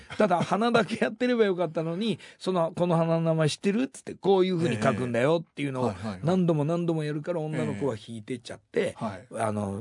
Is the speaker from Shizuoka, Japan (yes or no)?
yes; Shimizu, Shizuoka, Japan; 僕静岡の清水出身なんですけど、